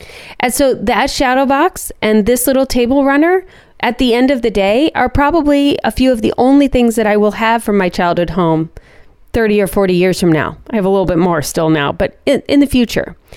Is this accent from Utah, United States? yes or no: no; Akron, Ohio, United States; that basement literally was a recreation of my house growing up on Timberline. You could walk into the basement and you felt like you were walking into the 1980s in Akron, Ohio.